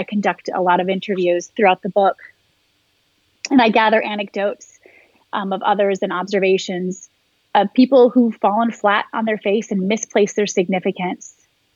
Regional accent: Michigan, United States; You know, I was born and raised in Michigan, went to college in Ohio.

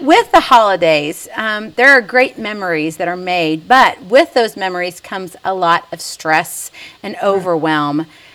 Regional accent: Hawaii, United States; I'm originally from Hawaii.

